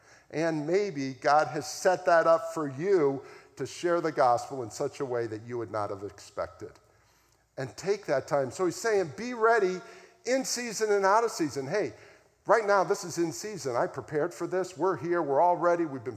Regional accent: Florida, United States; I'm from South Florida.

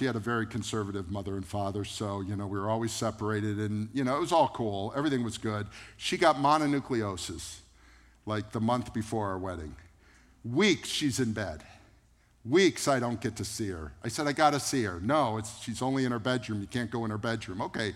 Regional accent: United States; Now, I'm an American that goes to the doctor when I have a fever

